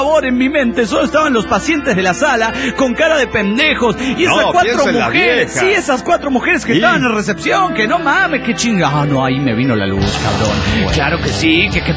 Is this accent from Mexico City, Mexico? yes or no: no; Zacatecas, Mexico; de Zacatecas.